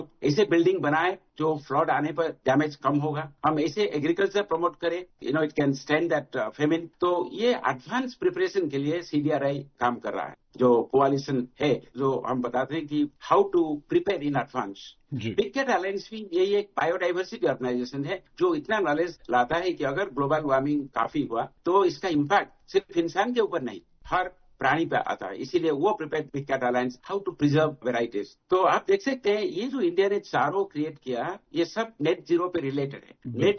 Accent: Odisha, India; मैं गांव से आता हूँ उड़ीसा के, उसी गांव में भी सोलर लाइट है और जो वाटर सप्लाई वो सोलर पंप भी है।

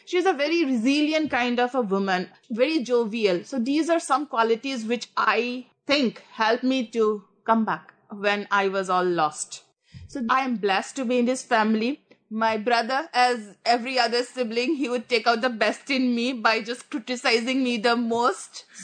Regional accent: Assam, India; I was born in Assam and I was born into this family. I was the first child of the entire generation.

